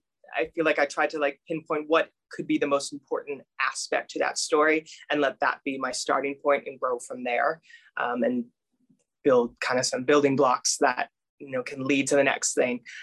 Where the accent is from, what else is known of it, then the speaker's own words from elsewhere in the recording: Petaluma, California, United States; So my grandparents owned an opera house in my hometown, Petaluma, California.